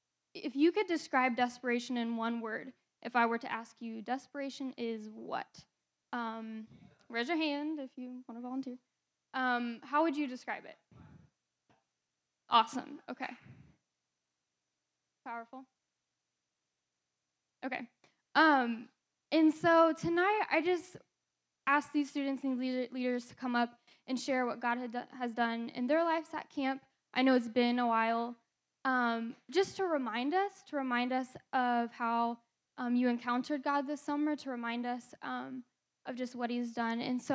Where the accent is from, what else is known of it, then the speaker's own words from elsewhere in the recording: Indiana, United States; moved away as an adult; And for those of you who don't know, I am from Indiana. And so I am here in Missouri attending college at Evangel.